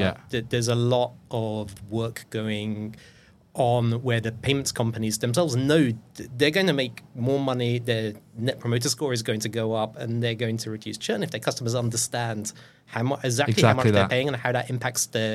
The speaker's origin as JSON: {"language": "English", "country": "United Kingdom", "said": "And then being British, there's always that little bit of only fools and horses, right?"}